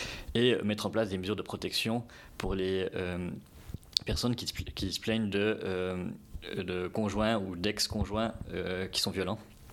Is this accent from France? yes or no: no; Jura, Switzerland; moi je suis originaire du Jura